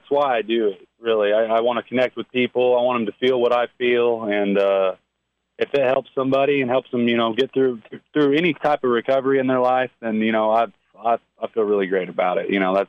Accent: Carterville, Illinois, United States; I'm from Carterville, Illinois.

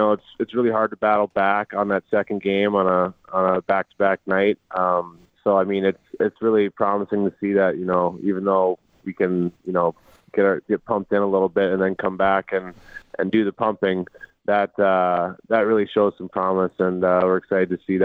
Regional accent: Moorhead, Minnesota, United States; I'm originally from Morehead, like you said. I graduated in 17. I grew up around the area.

